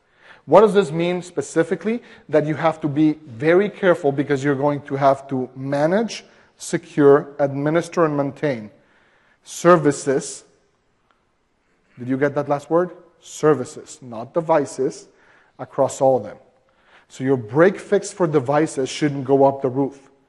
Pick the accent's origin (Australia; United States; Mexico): Mexico; I'm from Mexico, so you call Telcel, okay?